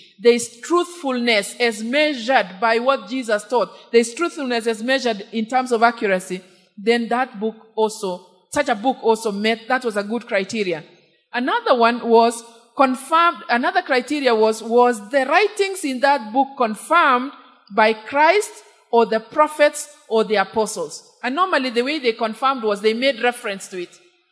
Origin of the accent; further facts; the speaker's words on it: Kenya; I really say this to us as Kenyan